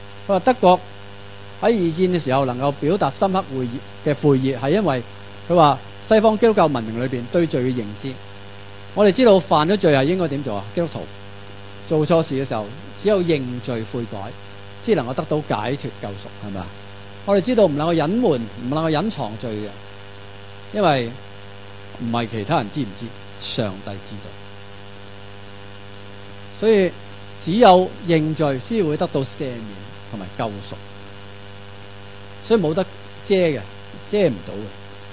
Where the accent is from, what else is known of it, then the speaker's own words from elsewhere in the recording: China; 不过我们中国人呢就没有 去到那么极端